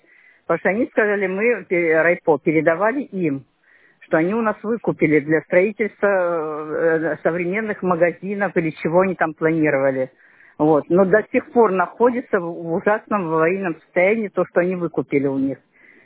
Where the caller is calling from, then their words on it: Toksovo, Leningrad Oblast, Russia; А вот я из Токсова звоню, в Всеволожский район Ленинградской области.